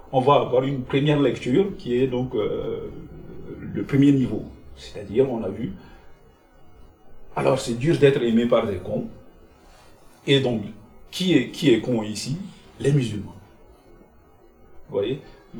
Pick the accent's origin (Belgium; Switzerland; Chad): Chad; now in France; je suis parti du Tchad en me disant que des gens me donnaient des coups de crosse